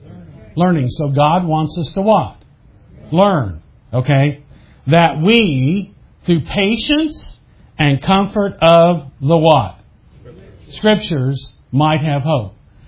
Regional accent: Indiana, United States; I grew up in Indiana. Anybody ever been to Indiana?

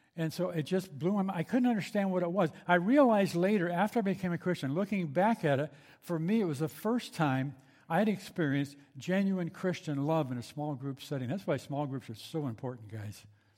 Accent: Burbank, California, United States; Born and raised in Burbank

